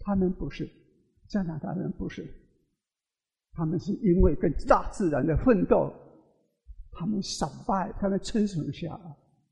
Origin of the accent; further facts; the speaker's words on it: United States; 我们美国人会行善，我们会做一些很多的善事